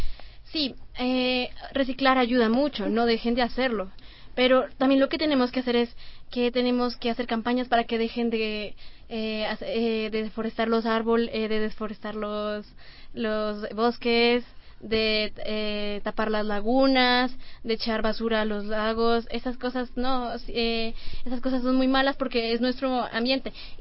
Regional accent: Colombia; A veces nosotros como colombianos pensamos que es un tema que solo afecta a países externos

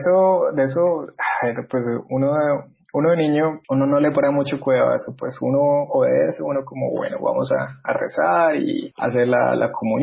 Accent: Cota, Cundinamarca, Colombia; also born or lived in Bucaramanga; yo crecí en Cota. No en Bogotá, sino en Cota. Y claro, pues se me pegó el hablado, todo. Vuelvo a Bucaramanga unos años después y pues en el colegio éramos los rolos

